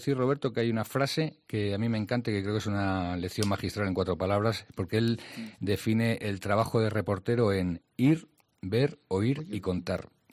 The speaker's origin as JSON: {"language": "Spanish", "region": "Extremadura", "country": "Spain", "said": "Somos 3 directores de principales periódicos españoles que somos extremeños."}